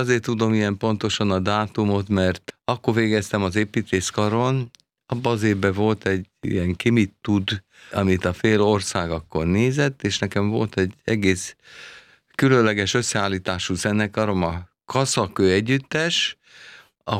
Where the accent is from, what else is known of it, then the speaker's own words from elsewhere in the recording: Kaposvár, Somogy, Hungary; born there; Én Kaposváron születtem, ott 8 évig hegedülni tanultam, ahogy a gyereknek illik.